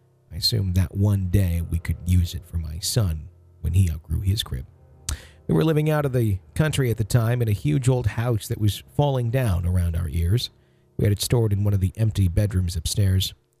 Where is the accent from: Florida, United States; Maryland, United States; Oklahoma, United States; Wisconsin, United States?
Wisconsin, United States; Fond du Lac; We were driving back from northern Michigan and it was in between Green Bay and my hometown in Fond du Lac.